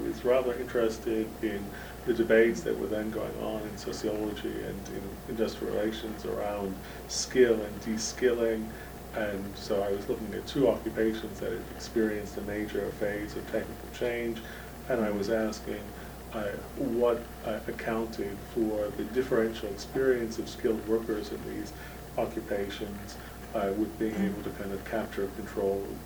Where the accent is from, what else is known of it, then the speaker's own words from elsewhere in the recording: New York City, New York, United States; I grew up in New York City in the late 60s, early 70s.